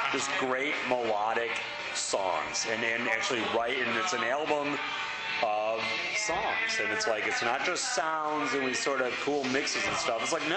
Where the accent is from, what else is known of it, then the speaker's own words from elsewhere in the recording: Chicago, Illinois, United States; also born or lived in New York; Yeah, born and bred in Chicago. Went to college in New York and lived there for a little bit, and then moved back.